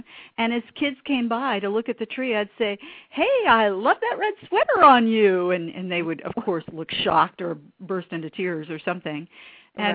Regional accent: Jacksonville, Florida, United States; Well, I'm from Northern Florida, which we called Southern Georgia, and I grew up in Jacksonville. But I lost my accent.

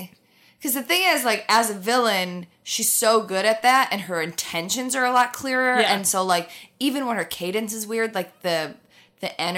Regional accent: Midwest, United States; They're terrible. I say that as a Midwesterner.

